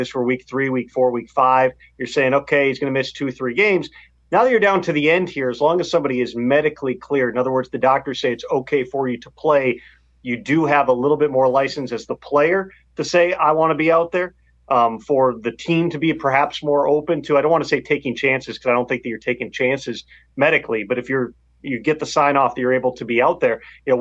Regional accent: Minnesota, United States; because you can tell I grew up in Minnesota

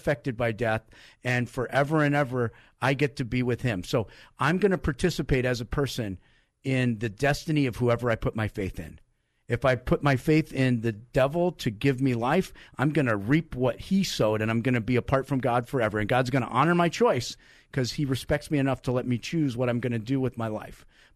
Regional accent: East Coast, United States; I come from the East Coast, and we're talking coast to coast tonight, but it's a long way from Philadelphia to San Diego.

